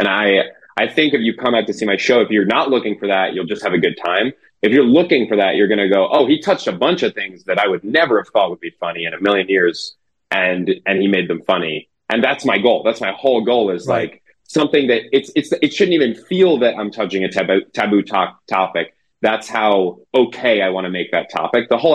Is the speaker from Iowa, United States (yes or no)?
no; Philadelphia, Pennsylvania, United States; probably because I'm from Philadelphia, and Philadelphia is an upsetting place.